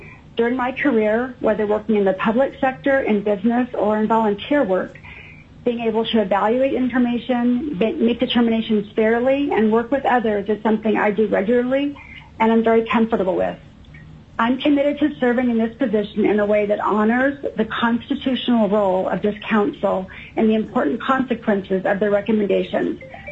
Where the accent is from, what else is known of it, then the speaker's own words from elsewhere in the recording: Anchorage, Alaska, United States; also born or lived in Zambia; I was born in Zambia, Africa, and my family returned to Alaska when I was 1 year old. I've lived in Alaska all my life, except for during college while I was in Oregon